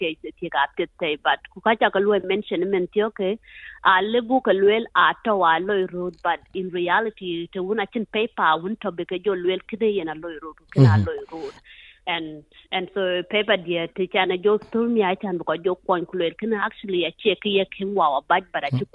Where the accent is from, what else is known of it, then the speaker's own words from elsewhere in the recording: Australia; and I grew up in Australia.